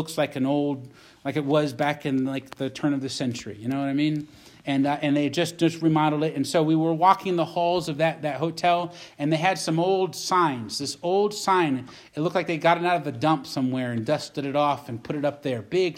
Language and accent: English; East Coast, United States; now in Butte, United States; We have, and back where I grew up on the East Coast, we have Baptist churches on every corner.